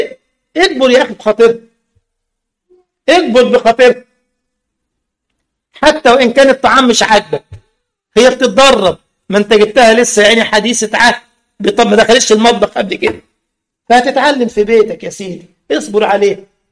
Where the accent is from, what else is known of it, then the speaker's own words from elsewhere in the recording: Egypt; أرديحي عندنا في مصر من غير لحمة